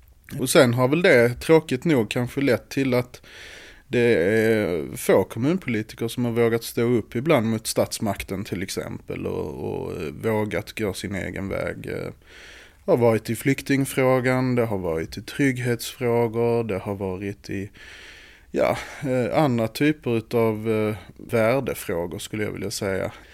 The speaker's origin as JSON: {"language": "Swedish", "town": "Staffanstorp", "region": "Skåne", "country": "Sweden", "tie": "born or raised there", "said": "Jag är en man på 41 år, född och uppvuxen här i Staffanstorp och bott på lite olika ställen i för sig. Men har bra lokalkännedom här, skåning, själ och hjärta."}